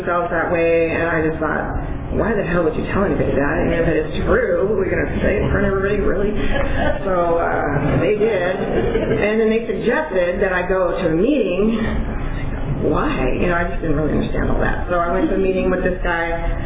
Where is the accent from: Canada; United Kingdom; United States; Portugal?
Portugal; And I'm from Portugal. I grew up, born and raised in Portugal. I still live in Portugal. Moved away, came back, moved away, came back, and I'm still there.